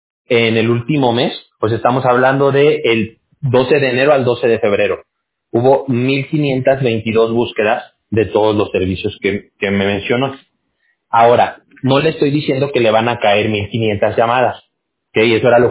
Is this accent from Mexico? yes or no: yes; Mexico; born there; first language Spanish; yo también el inglés lo hablo, pero si a mí me tienen que explicar algo, yo prefiero en español, porque pues yo nací en México. Entonces, yo, mi primer idioma va a ser el español todo el tiempo, ¿no?